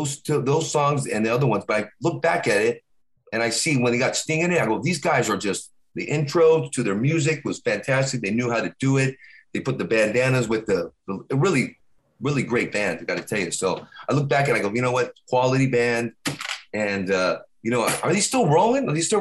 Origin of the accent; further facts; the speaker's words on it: Tucson, Arizona, United States; No, I'm from Tucson, Arizona.